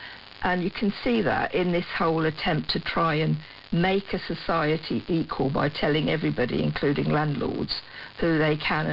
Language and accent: English; India; now in United Kingdom; I'm Indian, and my parents came over to Britain in the early 60s at a time when there were these notices up, as Anne said.